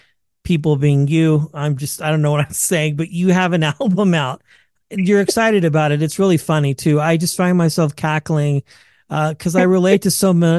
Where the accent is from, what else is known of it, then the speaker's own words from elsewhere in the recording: Wichita, Kansas, United States; Today we are chatting with Bay Area comedian, transplant from the Midwest. I'm from Kansas, Wichita.